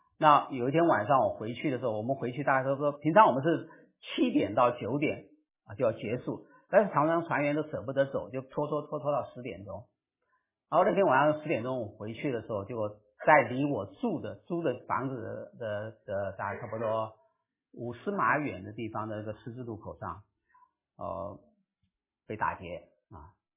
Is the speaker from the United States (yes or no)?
no; Taiwan; 就是说我因为我是从台湾来的哈